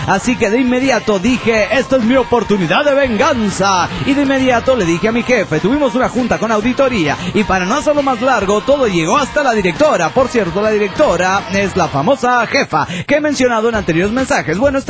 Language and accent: Spanish; Tijuana, Baja California, Mexico; Hola, ¿cómo están? … de Tijuana, Baja California, México.